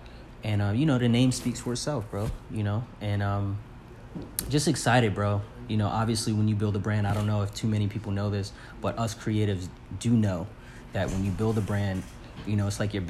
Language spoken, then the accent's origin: English; New Jersey, United States; also born or lived in Brooklyn; New Jersey, actually. I'm from New Jersey. Lived in New Jersey, was born and raised in New Jersey. Lived in Brooklyn for a couple years. Moved back to New Jersey.